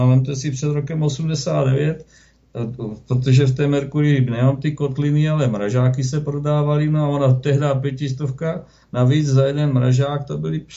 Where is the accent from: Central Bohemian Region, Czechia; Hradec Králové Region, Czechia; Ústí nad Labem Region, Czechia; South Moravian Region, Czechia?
South Moravian Region, Czechia; Co se týká třeba já, že bydlím a pocházím kousek od Brna